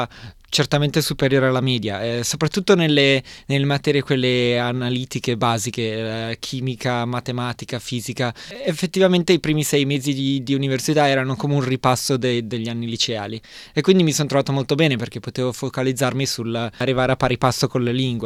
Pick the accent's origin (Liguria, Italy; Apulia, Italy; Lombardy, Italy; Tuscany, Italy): Lombardy, Italy; Milan; now in Australia; io ho 34 anni e sono di Milano. Sono arrivato in Australia per la prima volta quando avevo 17 anni, per 6 mesi, quando facevo il liceo. Dopodiché sono tornato in Italia, sono tornato a Milano